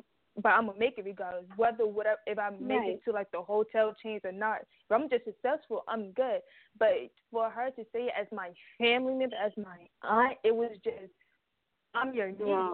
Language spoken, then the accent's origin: English; New Jersey, United States; I'm from North Jersey, and that's like what like a dangerous place